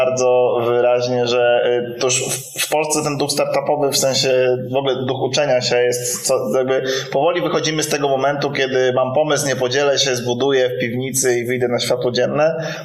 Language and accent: Polish; Białystok, Podlaskie Voivodeship, Poland; że jestem z Białegostoku